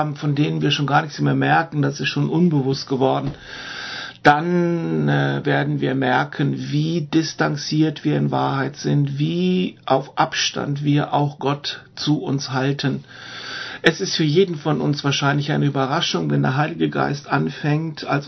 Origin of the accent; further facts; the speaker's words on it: Germany; weil auch wir als Deutsche wollen es doch mal auch immer wirklich genauer wissen.